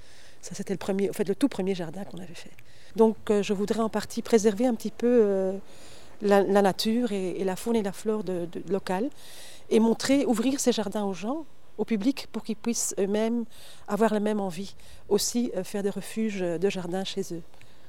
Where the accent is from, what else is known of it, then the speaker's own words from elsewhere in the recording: Flanders, Belgium; comme mon mari est anglais et moi je suis flamande